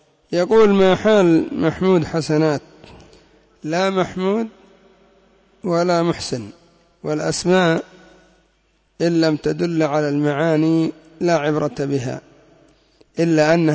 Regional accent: Yemen; وعندنا في اليمن اغتروا

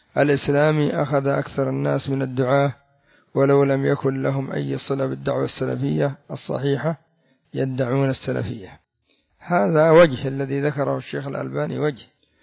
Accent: Yemen; انظر عندنا في اليمن جمعية الحكمة وجمعية الإحسان تسمى بالسلفية

